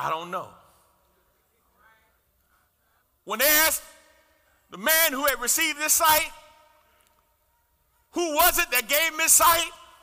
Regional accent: New York City, New York, United States; I grew up on the Jacob Riis Housing Project. Y'all know. 465 East 10th Street, apartment 13H.

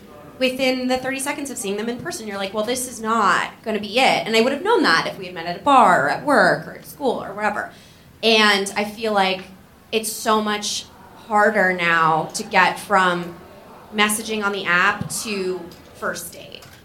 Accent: New Jersey, United States; Because I'm from Central Jersey, which exists. So it's the part with trees.

